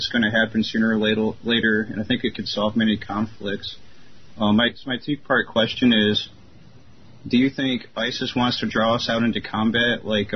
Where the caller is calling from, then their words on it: Ohio, United States; I'm from Ohio. I'm a first-time caller.